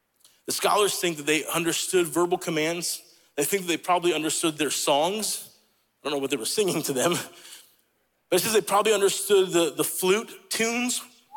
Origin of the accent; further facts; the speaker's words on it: Italy; also born or lived in United States; I told you guys I grew up in Italy